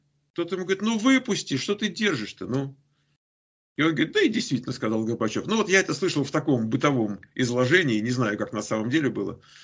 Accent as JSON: {"language": "Russian", "region": "Moscow", "country": "Russia", "moved": "as an adult", "said": "я из Москвы, 56-го года рождения. Уехали мы в 90-м году, в самом конце, это было, по-моему, 22 ноября."}